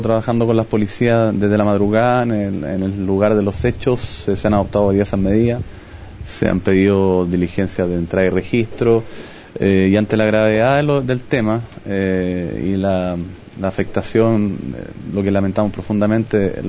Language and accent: Spanish; Chile; Como chilenos, nosotros hemos dicho